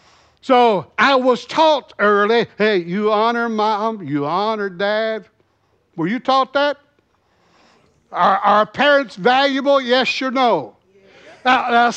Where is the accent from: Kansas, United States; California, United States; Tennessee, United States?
Tennessee, United States; Where I come from, I was born in Tennessee, I had to say, yes, sir, no, sir, yes, ma'am, no, ma'am.